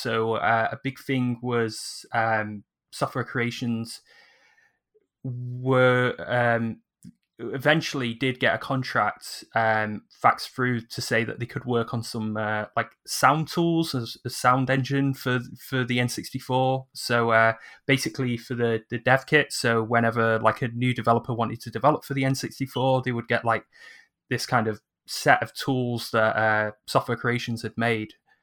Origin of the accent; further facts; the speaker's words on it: Manchester, North West England, United Kingdom; is that I'm from Manchester.